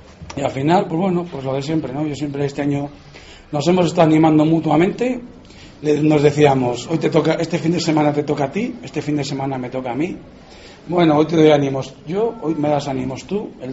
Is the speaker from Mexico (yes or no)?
no; Valladolid, Castile and León, Spain; Yo soy vallisoletano y me siento vallisoletano